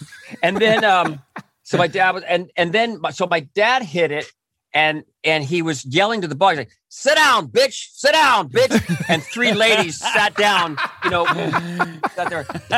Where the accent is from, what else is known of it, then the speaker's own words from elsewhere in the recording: California, United States; I grew up near Disneyland in Orange County, and it was my childhood was there